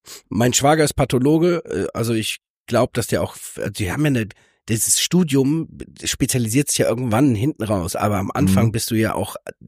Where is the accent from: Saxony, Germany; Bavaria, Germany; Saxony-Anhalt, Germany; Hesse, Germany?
Hesse, Germany; Frankfurt; das kann ich als Frankfurter sagen, wir haben ja auch nicht die schönsten Ecken immer